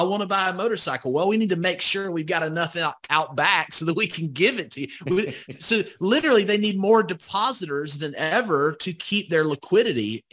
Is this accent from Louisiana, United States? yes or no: no; Alabama, United States; I grew up in Northwest Alabama, where we just say, y'all come on in and stay a while.